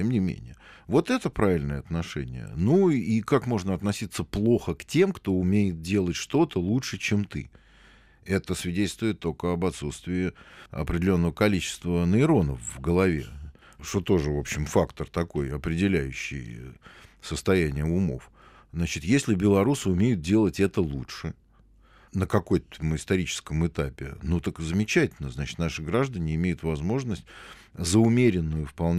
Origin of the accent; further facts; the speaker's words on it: Moscow, Russia; я москвич там, в 4-м, 5-м, 10-м.